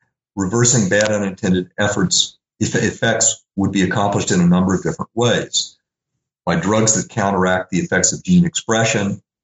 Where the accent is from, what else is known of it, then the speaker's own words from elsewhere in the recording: Little Rock, Arkansas, United States; One was my own upbringing in Jim Crow South. I grew up in Little Rock, Arkansas.